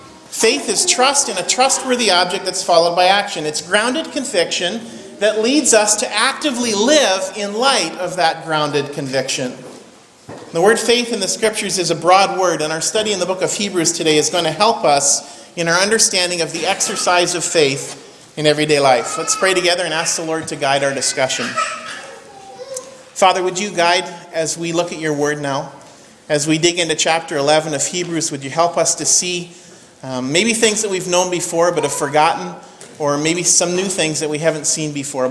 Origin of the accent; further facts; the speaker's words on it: British Columbia, Canada; the area that I grew up in the North Okanagan.